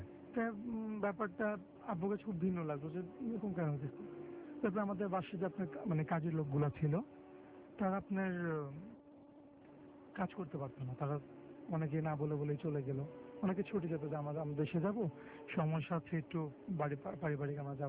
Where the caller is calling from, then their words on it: Dhaka, Dhaka Division, Bangladesh; ঢাকা বক্সিবাজার থেকে এসেছি।